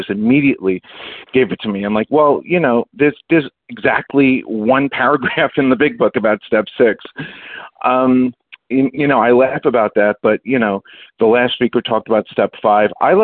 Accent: Bronx, New York, United States; now in Queens, United States; You know, I moved from the Bronx. Everybody knows me … I'm in Queens.

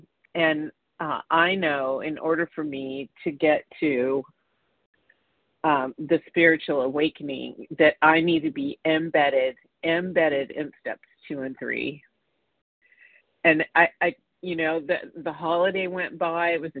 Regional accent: Los Angeles, California, United States; I'm calling from California. It's blue skies in Santa Monica

